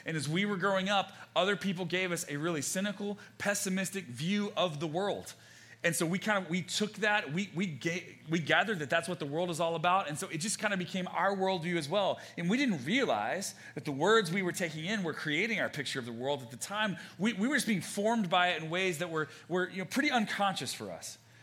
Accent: Texas, United States; I grew up in East Texas, so I heard this kind of thing growing up a lot.

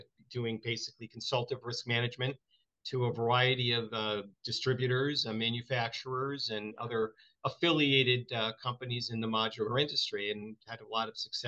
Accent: New England, United States; But to give you a little bit of my background, I grew up in New England, Providence College graduate

